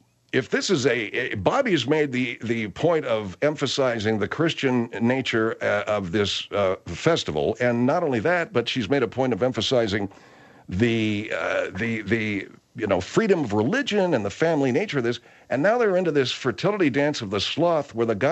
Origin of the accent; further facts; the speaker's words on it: Ireland; because as an Irishman, isn't that what I'm expected to do?